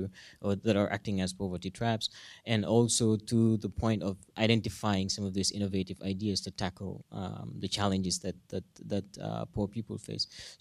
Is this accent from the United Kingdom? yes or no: no; Gambia; I am originally from the Gambia, but I currently work at the World Bank.